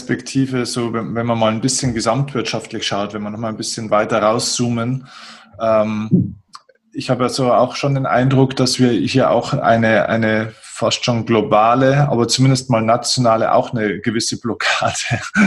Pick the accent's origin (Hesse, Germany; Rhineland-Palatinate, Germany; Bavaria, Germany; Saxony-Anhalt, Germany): Bavaria, Germany; die Großkopferten, wie man bei uns in Bayern sagt